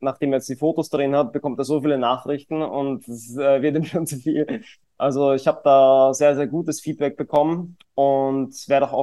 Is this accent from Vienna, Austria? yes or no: yes; Vienna, Austria; ich bin 29 Jahre alt, ich komme aus Österreich, aus Wien.